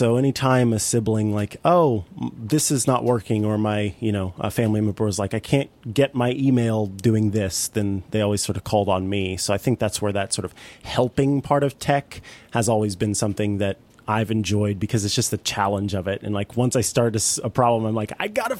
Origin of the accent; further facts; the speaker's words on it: St. Joseph, Missouri, United States; certificate has me born in St. Joseph, Missouri, which is where the hospital was, and it is what I consider my hometown.